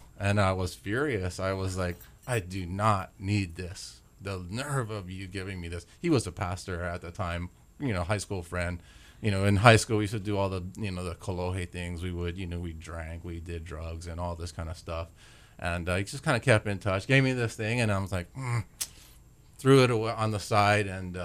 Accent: Hawaii Kai, Hawaii, United States; I grew up on Oahu. Grew up in a small place called Hawaii Kai. Back then, there was no Costco and no shopping centers over there.

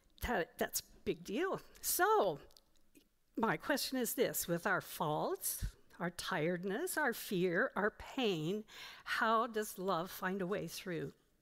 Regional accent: Chicago, Illinois, United States; Another role that I have is that I'm a Chicagoan. I lived here for 50 years, and this city is amazing.

